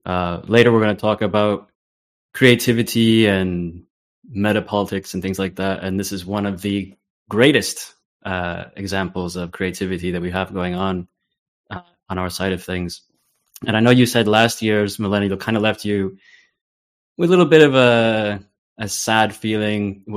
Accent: United States; now in Europe; I was born in the United States. My father is Italian, and my mother's side are Irish and Welsh immigrants from earlier days. So I grew up in America, then I moved back to Europe.

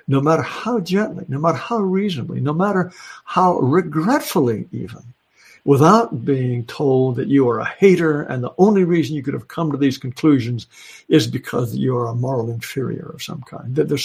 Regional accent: Japan; when I was growing up in Japan

